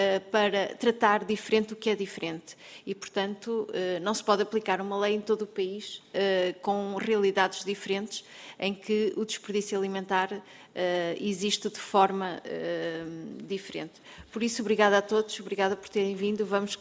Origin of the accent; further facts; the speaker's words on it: Bragança, Portugal; Eu sou transmontana, sou do Distrito de Bragança